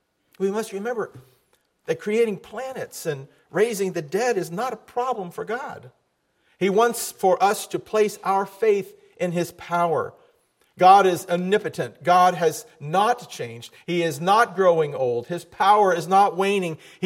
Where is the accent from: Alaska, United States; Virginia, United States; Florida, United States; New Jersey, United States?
Florida, United States; Miami; Now, I grew up in Miami. Not a lot of snow, right?